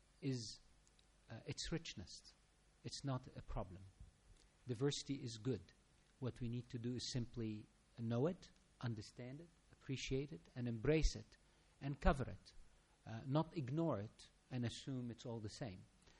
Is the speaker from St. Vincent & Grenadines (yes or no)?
no; Lebanon; I was born and raised in Lebanon, and that is an Asian continent land.